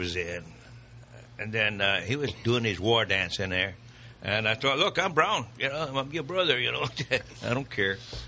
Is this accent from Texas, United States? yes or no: yes; Alice, Texas, United States; now in Amarillo, United States; I grew up in Alice, Texas, a little town right off near Corpus Christi, Jim Wells County.